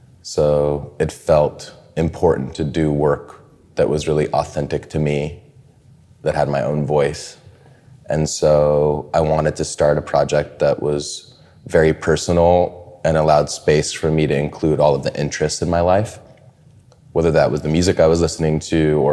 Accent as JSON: {"language": "English", "town": "Chicago", "region": "Illinois", "country": "United States", "tie": "born there", "said": "I was born in Chicago, so I was a big fan of the Bulls and Jordan."}